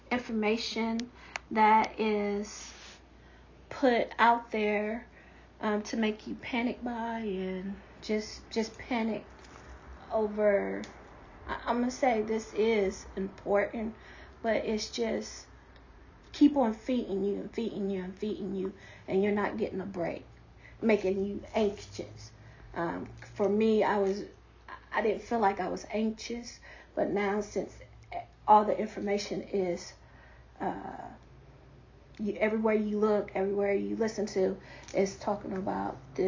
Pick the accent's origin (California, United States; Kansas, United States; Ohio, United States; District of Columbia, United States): Ohio, United States; Columbus; accent: little southern accent; Born and raised in Columbus, Ohio, but I'm a city country girl.